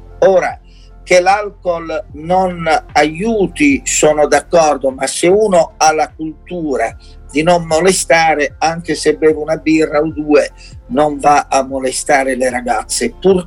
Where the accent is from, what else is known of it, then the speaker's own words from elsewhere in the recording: Bari, Apulia, Italy; io sono cresciuto a Bari, sono nato nel 50 e quindi negli anni 60 ero un giovane